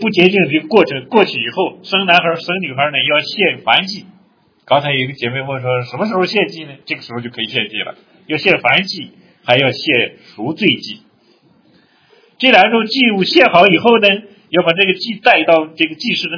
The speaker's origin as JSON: {"language": "Chinese", "country": "China", "said": "但是我们中国人到美国以后发现美国人不坐月子，是吧？"}